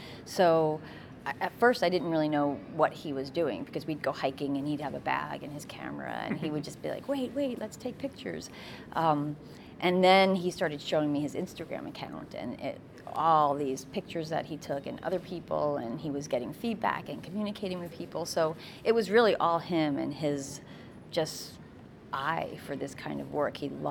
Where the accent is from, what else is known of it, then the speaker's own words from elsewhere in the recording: Hood River, Oregon, United States; I'm from Hood River, Oregon.